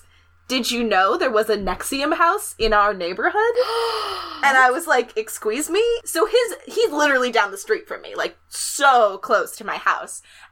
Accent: Clifton Park, New York, United States; it's a cult that's based in Clifton Park, New York, my hometown.

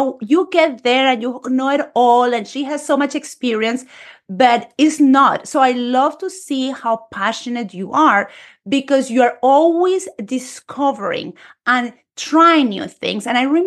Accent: Colombia; English is a second language; now in United States; I am from Colombia. I'm a Spanish teacher in the United States.

